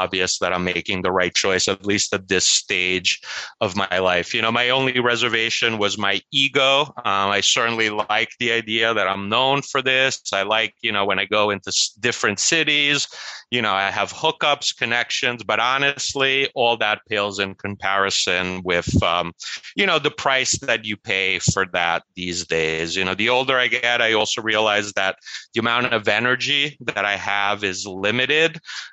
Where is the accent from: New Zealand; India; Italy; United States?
Italy; You know, I was growing up in Italy and I was always kind of like the foreigner.